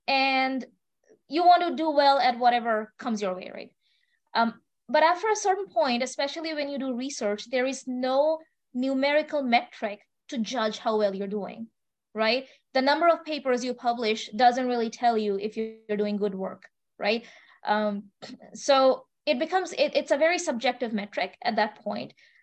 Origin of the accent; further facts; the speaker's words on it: Kolkata, West Bengal, India; English is a second language; moved away as an adult; now in United States; So I grew up in India in a city called Kolkata, which is called the City of Joy.